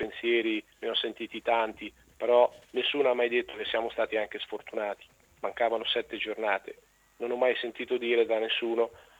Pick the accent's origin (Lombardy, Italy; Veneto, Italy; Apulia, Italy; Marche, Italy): Marche, Italy; Ancona; E siccome io sono anconetano, di Ancona, di Colle Marino, tengo sempre a sottolineare